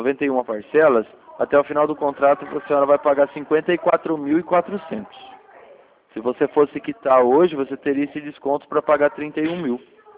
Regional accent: Limeira, São Paulo, Brazil; Eu sou de Limeira. Sou de Limeira aqui próximo.

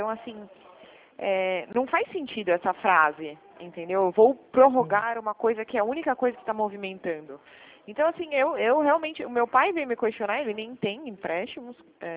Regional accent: São Paulo, Brazil; accent: São Paulo; eu sou de São Paulo, mas eu trabalho no escritório de Limeira

